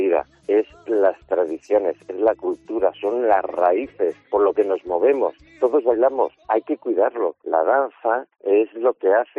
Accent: Albalate de Zorita, Castilla-La Mancha, Spain; also born or lived in Madrid; Yo soy de Albalate de Zorita y empecé en el mundo de la danza en el pueblo.

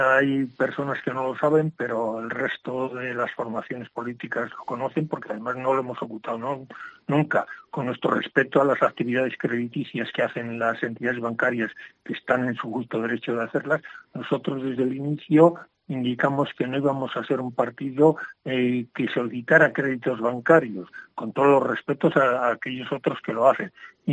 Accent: Castile and León, Spain; Nosotros somos regionalistas leoneses, pero somos ciudadanos españoles

